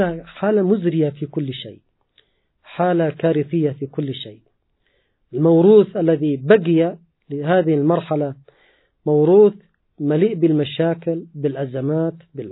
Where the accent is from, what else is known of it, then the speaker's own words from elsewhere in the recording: Yemen; أنا لازلت في مرحلة الشباب والحمد لله، أتذكر أيام طفولتي، أيام غزو صدام حسين للكويت. آنذاك عاش بلدنا اليمن ظروفا صعبة جدا وأزمة اقتصادية شديدة